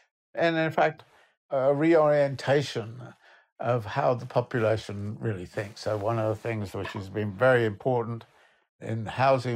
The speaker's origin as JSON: {"language": "English", "country": "United Kingdom", "tie": "born or raised there", "said": "I was raised in Britain after World War II when there was a massive social housing construction"}